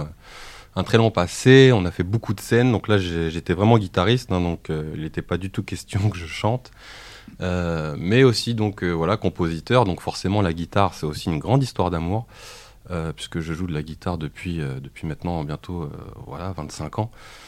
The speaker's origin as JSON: {"language": "French", "town": "Crépy-en-Valois", "region": "Hauts-de-France", "country": "France", "tie": "born or raised there", "also_born_or_lived": "Paris suburbs", "said": "j'ai 39 ans. Donc, je suis de Crépy-en-Valois. Donc, Crépy-en-Valois, c'est une grande histoire d'amour aussi parce que ça fait 25 ans que j'y suis. En collège, j'ai fait mes classes ici, quoi."}